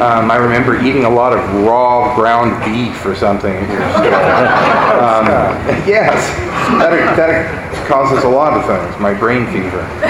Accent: San Diego, California, United States; I went to Crawford High School here in San Diego. I grew up in San Diego. I was a Navy brat.

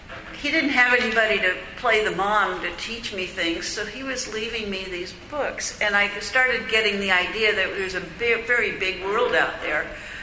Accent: Los Angeles, California, United States; Came back to California, where I'd been born and raised in Los Angeles

